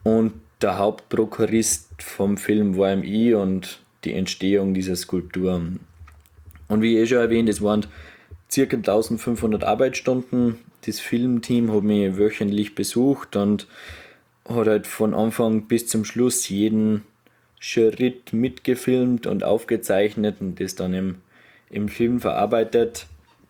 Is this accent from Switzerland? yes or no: no; Salzburg, Austria; weil ich komme aus Salzburg